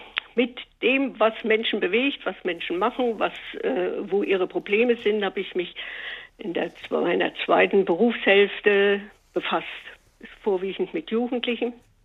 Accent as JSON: {"language": "German", "region": "Thuringia", "country": "Germany", "said": "Ich komme aus Südthüringen. Die sind alle so nüchtern."}